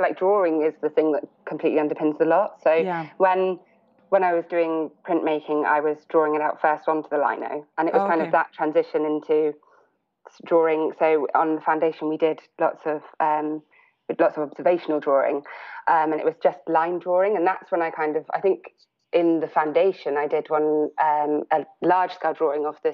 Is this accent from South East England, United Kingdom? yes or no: no; South West England, United Kingdom; So I grew up in Somerset, so literally probably 3 hours south of there, right by the sea